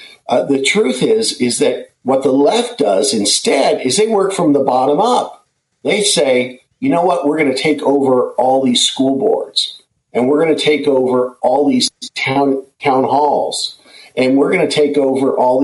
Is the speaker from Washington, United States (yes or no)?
yes; Seattle, Washington, United States; moved away as an adult; I'm originally from Seattle, as you know, and I drove to Washington, D.C. to be part of the Reagan Revolution.